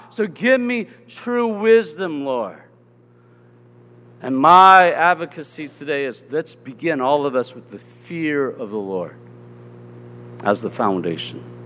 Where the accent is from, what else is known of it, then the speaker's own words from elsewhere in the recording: the South, United States; accent: southern; Or they'll pick up my southern accent, you know, I say, it's because I don't enunciate my words.